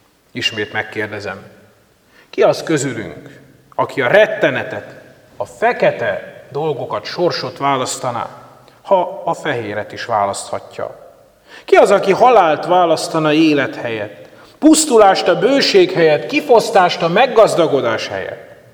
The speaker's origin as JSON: {"language": "Hungarian", "town": "Békéscsaba", "region": "Békés", "country": "Hungary", "tie": "born or raised there", "said": "Békéscsabán, ahol felnőttem"}